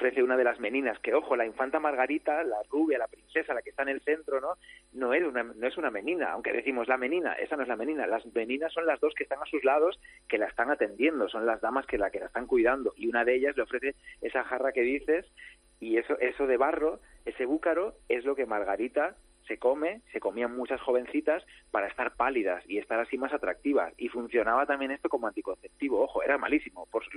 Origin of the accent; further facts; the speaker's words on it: Galicia, Spain; No, soy gallego y … viene de ahí, del norte.